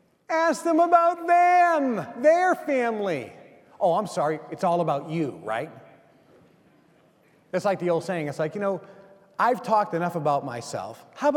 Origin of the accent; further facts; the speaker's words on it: Lynn, Massachusetts, United States; I grew up in Lynn, Massachusetts. I went to high school.